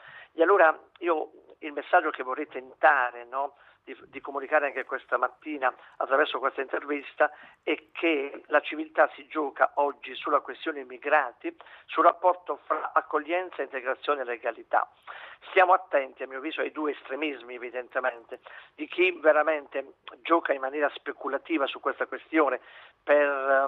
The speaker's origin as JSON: {"language": "Italian", "region": "Apulia", "country": "Italy", "said": "Io sono e vengo dalla Puglia, vengo da quella zona"}